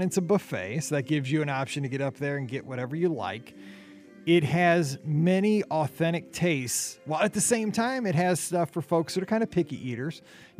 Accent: Midwest, United States; I mean, because it's just like, again, I'm from the Midwest. This is my jam.

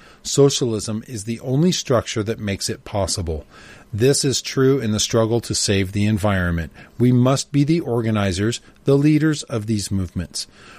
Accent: Canada; So try to imagine how I feel now as a Canadian when I see the same tactics and hear the same phrases I saw and heard for years under communism, only this time in English.

